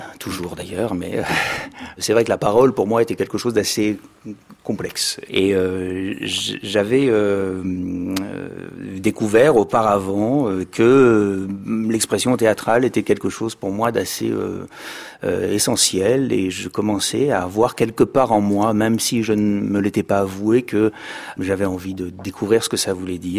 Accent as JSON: {"language": "French", "town": "Marseille", "region": "Provence-Alpes-Côte d'Azur", "country": "France", "tie": "born there", "said": "je suis né à Marseille. Mes parents étaient à Alger, ont vécu à Alger. Ils sont partis d'Algérie en 62."}